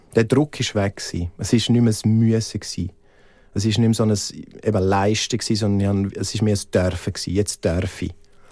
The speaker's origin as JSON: {"language": "German", "region": "Graubünden", "country": "Switzerland", "tie": "born or raised there", "said": "als ich dann weg bin aus dem Engadin, als ich dann auf Zürich bin"}